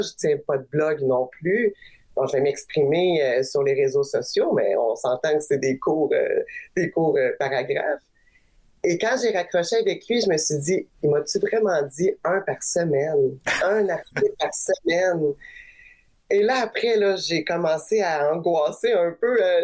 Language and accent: French; Saint-Hyacinthe, Quebec, Canada; born there; Moi, je suis née à Saint-Hyacinthe